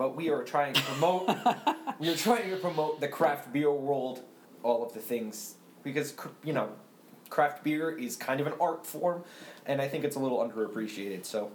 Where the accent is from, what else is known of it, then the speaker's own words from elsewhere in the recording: New Jersey, United States; We're from New Jersey, and New Jersey has a ton of brewing companies.